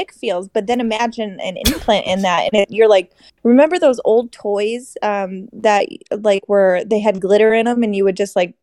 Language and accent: English; Ohio, United States; born there; moved away as an adult; No, I was born in Ohio.